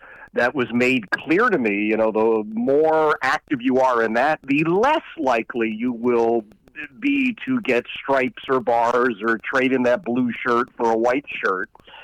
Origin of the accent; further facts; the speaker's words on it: Philadelphia, Pennsylvania, United States; I could start at the beginning. I grew up in Philadelphia, and I spent some time many years ago